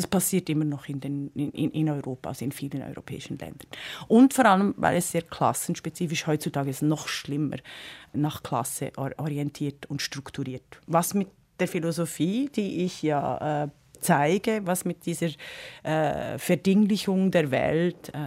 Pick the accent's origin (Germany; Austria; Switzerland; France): Switzerland; Bern; als ich aufgewachsen bin in Bern.